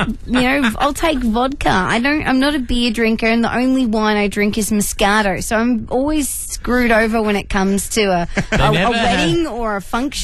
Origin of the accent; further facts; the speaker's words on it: Caboolture, Queensland, Australia; I grew up in Caboolture.